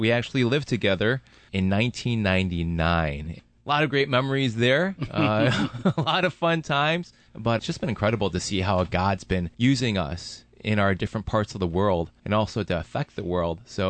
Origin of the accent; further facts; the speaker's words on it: Urbana, Illinois, United States; born there; I was born in Urbana, and it was during that time that my parents were going to church